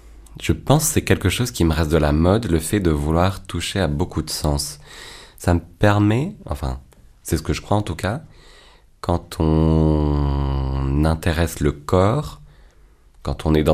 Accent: Aubenas, Auvergne-Rhône-Alpes, France; je suis né à Aubenas, grandi à la ferme

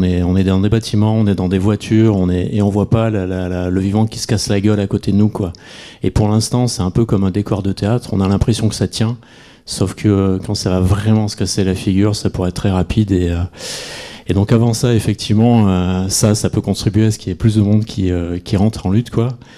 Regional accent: Cornas, Auvergne-Rhône-Alpes, France; je viens de Cornas, un village qui est juste à côté de Saint-Péray.

